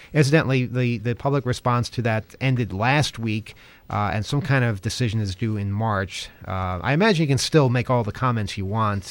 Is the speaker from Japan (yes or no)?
yes; Japan; now in United States; I told him I'm from Japan and I do have a green card.